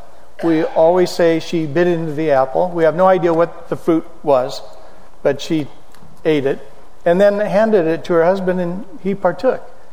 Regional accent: Oregon, United States; I said, "Well, I came from Oregon. We had them up there."

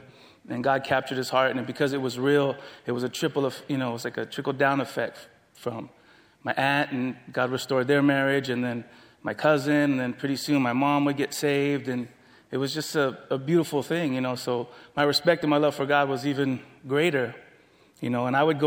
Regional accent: San Diego, California, United States; I grew up here, born and raised in San Diego.

